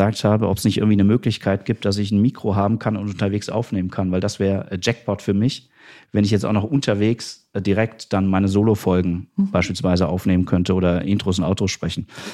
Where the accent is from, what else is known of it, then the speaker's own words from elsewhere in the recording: Kassel, Hesse, Germany; born there; also born or lived in Köln; Ich komme ja gebürtig aus Kassel, bin dann nach Köln gegangen, habe dafür 8 Jahre gelebt, bin dann auch zurückgekommen nach Kassel.